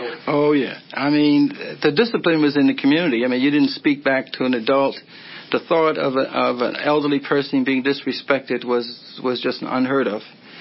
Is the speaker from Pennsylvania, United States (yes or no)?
yes; Philadelphia, Pennsylvania, United States; born or raised there